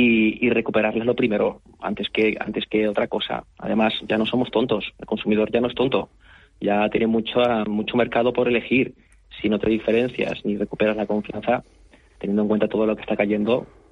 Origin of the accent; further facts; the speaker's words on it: Canary Islands, Spain; moved away as an adult; yo soy canario en peligro de extinción, como me dijo uno una vez. Bueno, antes que nada, yo salí de Canarias con 19 años.